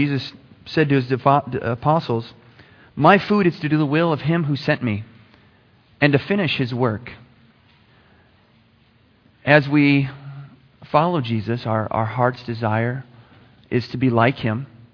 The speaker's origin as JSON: {"language": "English", "town": "Dallas", "region": "Texas", "country": "United States", "lives_now": "Arizona, United States", "said": "So, hope you can understand my accent. You guys can, right? I'm from Dallas, so Texas."}